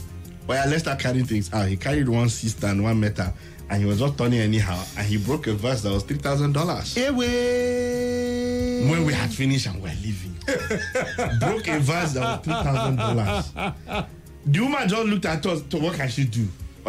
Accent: Abuja, Federal Capital Territory, Nigeria; I said, no, I'm from Abuja.

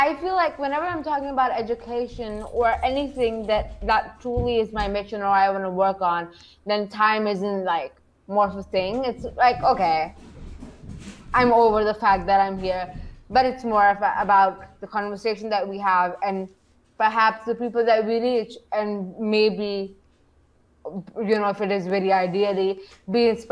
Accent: Islamabad, Islamabad Capital Territory, Pakistan; I am from Islamabad, Pakistan, and I'm a stand-up comedian.

